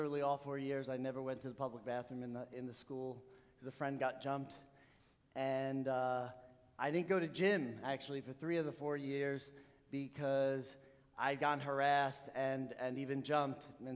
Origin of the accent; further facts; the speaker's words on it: City Island, New York, United States; So I grew up in the Bronx in a small town called City Island